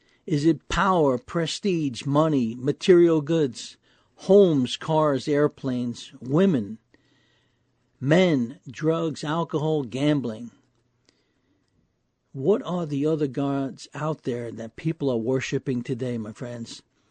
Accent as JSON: {"language": "English", "town": "New York City", "region": "New York", "country": "United States", "tie": "born or raised there", "said": "When I was young, growing up in New York City in the 1960s, back then, most everything was closed on Sundays."}